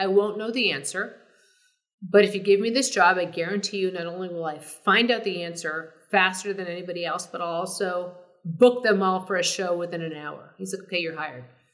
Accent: Boston, Massachusetts, United States; but I grew up in Boston.

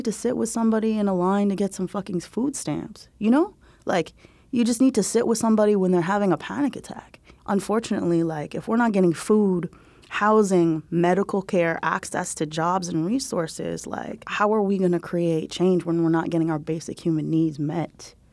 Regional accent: Chicago, Illinois, United States; So I grew up actually in the Midwest in Chicago, and you know, I was queer as fuck.

